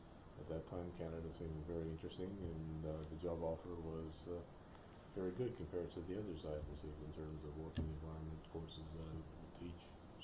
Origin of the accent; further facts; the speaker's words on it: Hazleton, Pennsylvania, United States; No, I grew up in Pennsylvania, in northeastern part. A place called Hazleton, which is coal country. Went to school in Philadelphia.